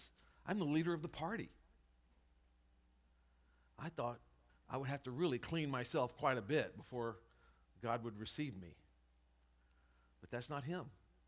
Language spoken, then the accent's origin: English; Vidor, Texas, United States; I was expecting the kind of religious spirits that I saw growing up in Vidor.